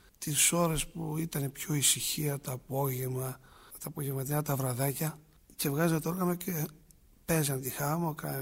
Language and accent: Greek; Spata, Attica, Greece; Από τους φίλους εκεί στα Σπάτα, από τους χωριάτες.